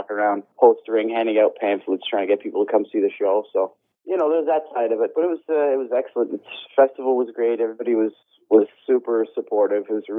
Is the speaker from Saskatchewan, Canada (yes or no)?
no; Ottawa, Ontario, Canada; I mean, I'm from Ottawa originally, so it's like I was like a teenager all over again.